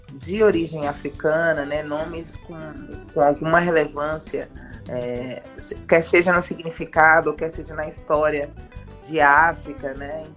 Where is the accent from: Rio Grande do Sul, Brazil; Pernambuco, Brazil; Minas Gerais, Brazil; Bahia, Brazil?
Bahia, Brazil; Salvador; born there; eu tive muita sorte, primeiro de ter nascido onde nasci, né, em Salvador, onde 80% da população é negra